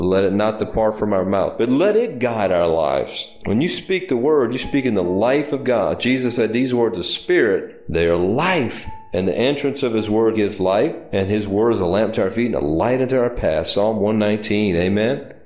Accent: New Orleans, Louisiana, United States; I grew up in New Orleans, man. A lot of ships dock there

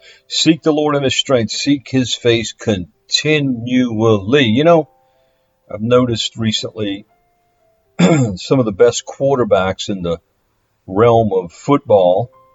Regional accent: Louisiana, United States; They happen to come from or play in my home state, Louisiana.

